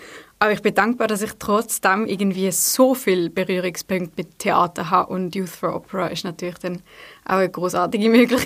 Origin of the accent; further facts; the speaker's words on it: Basel, Basel-Stadt, Switzerland; now in Lucerne, Switzerland; Ich komme ursprünglich aus Basel und jetzt bin ich aber seit, glaube um die 4 Jahre in Luzern und studiere an der Hochschule Gesang, klassischer Gesang